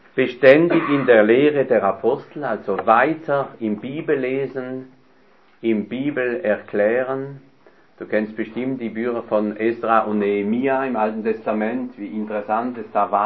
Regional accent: France; German is a second language; Ich als Franzose sehe das gar nicht so im Land.

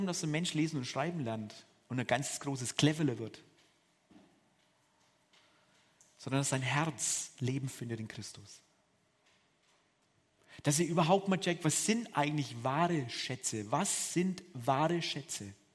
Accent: Germany; Und es hilft mir als Deutscher, dass mir Jesus manchmal sagt, du müsstest nur Heinz und dann.

